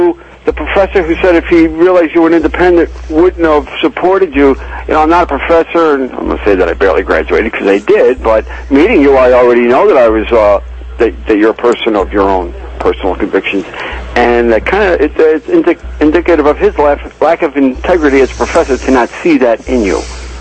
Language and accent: English; New York, United States; moved away; I'm up in Wayland. I'm a transplant from Long Island up here, but whatever.